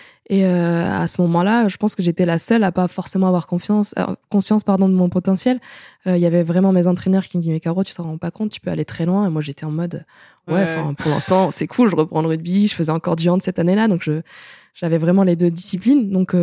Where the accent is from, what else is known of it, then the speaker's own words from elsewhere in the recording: Brittany, France; je viens de Bretagne. C'était pas en tout cas à l'époque la terre promise pour faire du rugby.